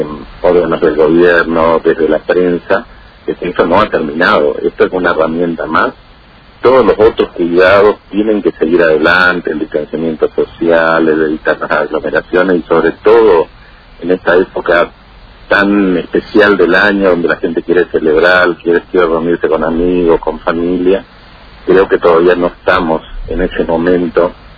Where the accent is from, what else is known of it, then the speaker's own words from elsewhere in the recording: Argentina; nos merecíamos esto como argentinos.